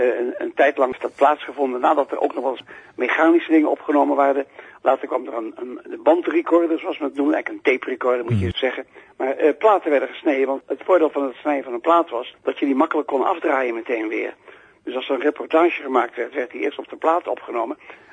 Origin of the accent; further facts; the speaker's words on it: 's-Hertogenbosch, North Brabant, Netherlands; kon ik toen de bevrijding eigenlijk bij ons in Den Bosch, want ik ben Brabander, in 44 september